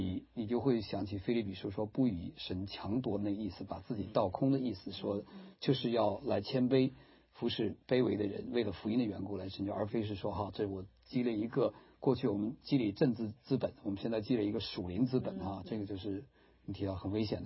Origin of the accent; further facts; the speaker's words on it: China; 就咱们中国，我在中国长大的时候